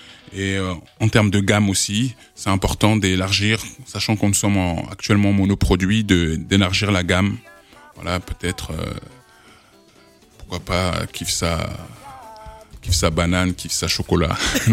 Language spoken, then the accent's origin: French; Fosses, Île-de-France, France; Voilà, on a grandi ensemble à Fos dans le 95.